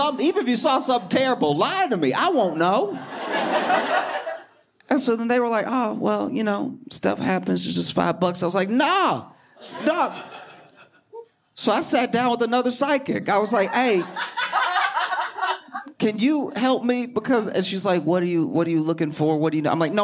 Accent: Louisiana, United States; I grew up in Louisiana, and oh, thanks.

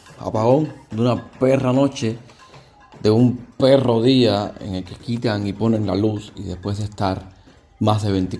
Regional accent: Havana, Cuba; Tengo 32 años. Soy nacido y criado en La Habana, Cuba.

